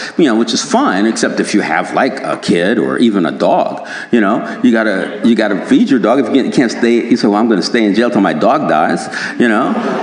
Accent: California, United States; also born or lived in East Coast; I was living in the West East Coast, but I'm still a Californian at heart.

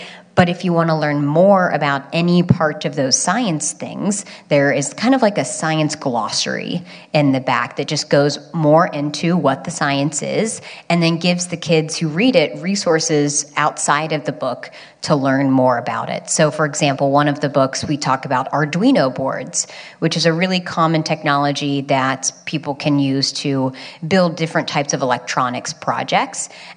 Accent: West Virginia, United States; now in San Francisco, United States; I'm from West Virginia. I moved to San Francisco.

